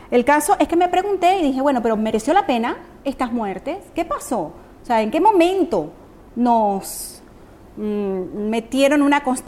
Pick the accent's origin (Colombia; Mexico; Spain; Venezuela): Venezuela; como periodista, como venezolana, como madre